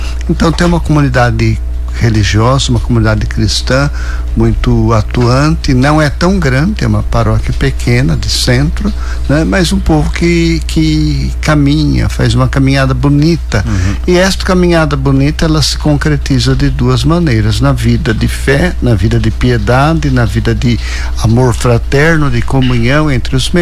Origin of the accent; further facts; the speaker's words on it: Matão, São Paulo, Brazil; quando eu vim de Matão para cá